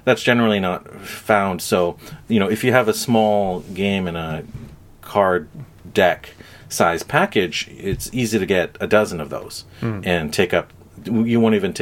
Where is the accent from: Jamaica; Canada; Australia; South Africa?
Canada; I'm Japanese Canadian